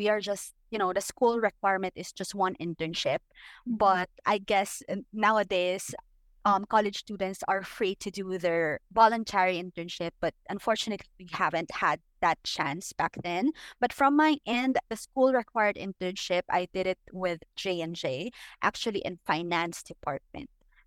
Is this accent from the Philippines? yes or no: yes; Quezon City, Metro Manila, Philippines; Personally, I was born and raised in Quezon City. I don't know if you know, where are you located, but yeah, I'm Quezon City right now, currently.